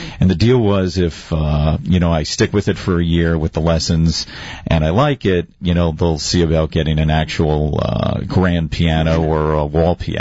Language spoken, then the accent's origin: English; Coral Springs, Florida, United States; also born or lived in New York; Coral Springs, originally from New York, but grew up in Coral Springs, Florida.